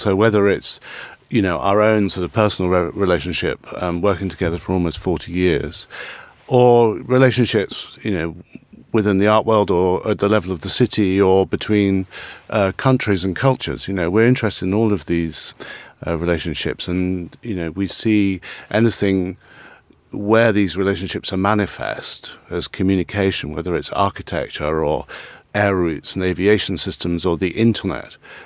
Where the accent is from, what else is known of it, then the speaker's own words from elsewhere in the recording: London, United Kingdom; we're both Londoners and we grew up in London using the underground and the buses.